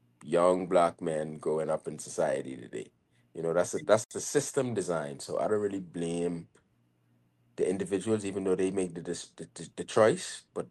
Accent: Nassau, New Providence, Bahamas; But I grew up in Nassau

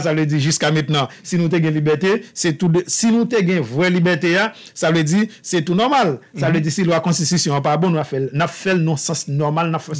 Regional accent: Haiti; ou même en tant que haïtien

